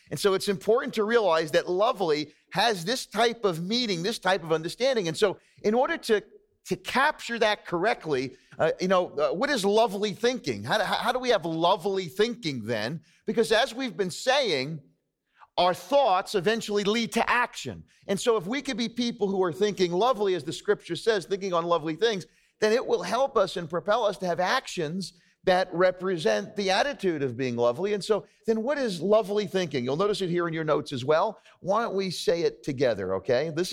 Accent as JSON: {"language": "English", "region": "New York", "country": "United States", "said": "I go, well, I'm from New York. I'm not used to that."}